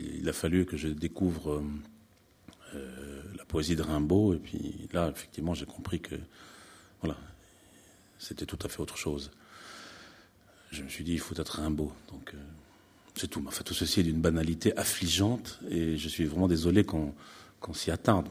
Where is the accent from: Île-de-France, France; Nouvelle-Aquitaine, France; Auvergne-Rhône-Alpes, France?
Nouvelle-Aquitaine, France; born there; Je voyais mourir le territoire sur lequel j'étais né, c'est-à-dire le village dans lequel je suis né en Corrèze.